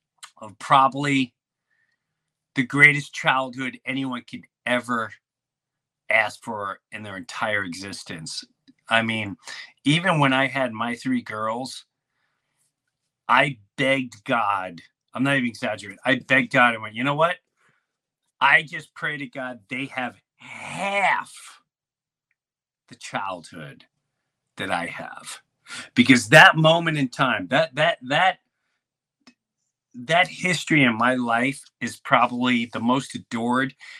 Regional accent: Valley Stream, New York, United States; Today goes back to where I grew up in Valley Stream, Long Island, in the late 70s or early, I moved to Jefferson Avenue in 1973, I believe.

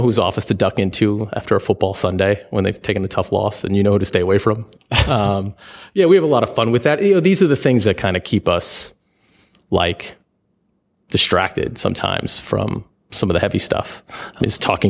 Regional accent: New York, United States; I am from New York, and they are, my wife's my first love.

